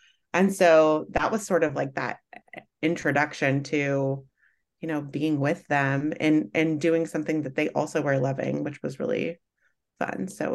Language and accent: English; Kansas, United States; college, I went initially to a state school here in Kansas that was just about 30 minutes away from my hometown.